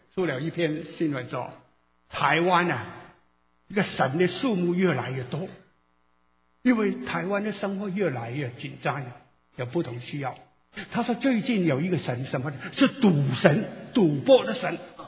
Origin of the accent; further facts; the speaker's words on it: Guangdong, China; 我们广东人也有很多的神